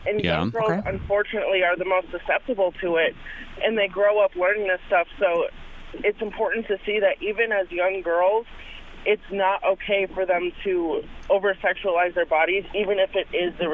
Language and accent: English; Milwaukee, Wisconsin, United States; I'm from Milwaukee.